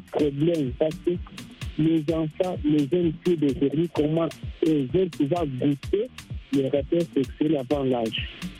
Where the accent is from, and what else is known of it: Goma, North Kivu, DR Congo